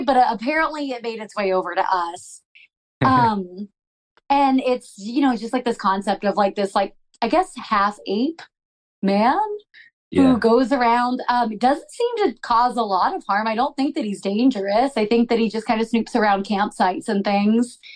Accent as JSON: {"language": "English", "region": "West Virginia", "country": "United States", "said": "Like, I'm from like the Roane County area, which is like more like the southern part of the state. It's a little bit more rural where I live."}